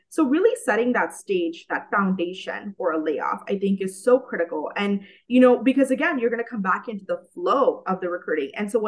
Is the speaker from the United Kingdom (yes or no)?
no; India; So I come from India, which, as you all know, is a land of the language Sanskrit.